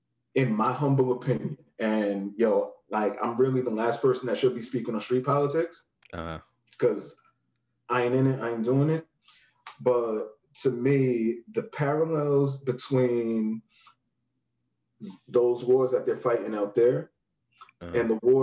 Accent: United States; I'm just off of how I dress, how I talk, you know, I'm an American.

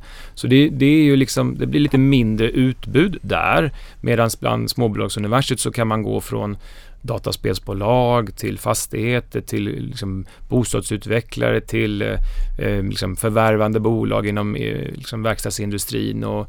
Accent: Huskvarna, Jönköping County, Sweden; Jag är smålänning, jag är från Huskvarna.

